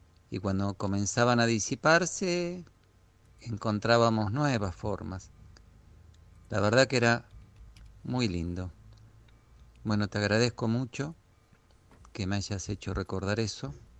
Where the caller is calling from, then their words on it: Merlo, San Luis, Argentina; de Merlo, San Luis.